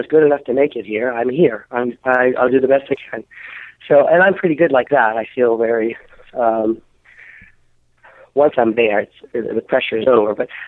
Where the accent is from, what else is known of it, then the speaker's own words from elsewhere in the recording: United States; For me, I actually felt more comfortable because it was my home country.